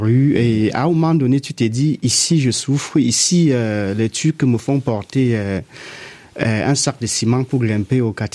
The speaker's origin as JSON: {"language": "French", "country": "Cameroon", "moved": "yes", "lives_now": "Turkey", "said": "Je suis parti du Cameroun en avion, arrivé en Turquie. Mon but, j'allais pas en aventure, j'allais pour m'installer en Turquie afin de construire une vie, parce qu'au Cameroun, ça n'allait plus."}